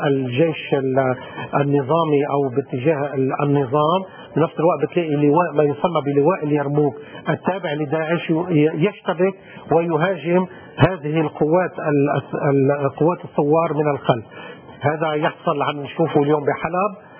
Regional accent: Lebanon; لا يحق ولا نرضى نحن كمواطنين لبنانيين

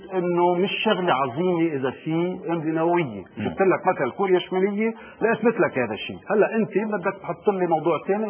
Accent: Lebanon; نحن استاذ وليد كلبنانيين كعرب نحن للأسف نحن أصحاب حق, بس نحن ما بنعرف نسوق حقنا

